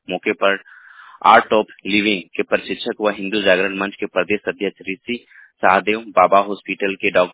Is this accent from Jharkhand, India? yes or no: yes; Ranchi, Jharkhand, India; मैं रांची से हूँ